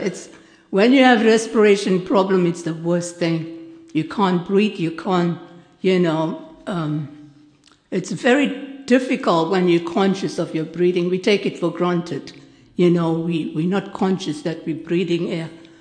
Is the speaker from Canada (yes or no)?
no; South Africa; also born or lived in South India; Now in South Africa, I come from South Africa, originally from South India.